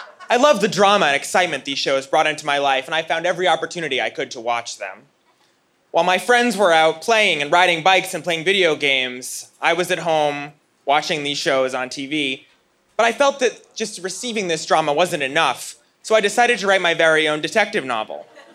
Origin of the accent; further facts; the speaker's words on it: Worcester, Massachusetts, United States; I'm from Worcester, Massachusetts.